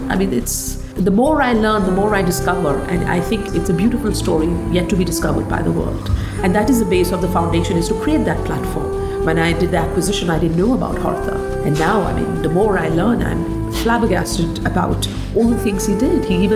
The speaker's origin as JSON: {"language": "English", "country": "India", "said": "I mean, I'm Indian"}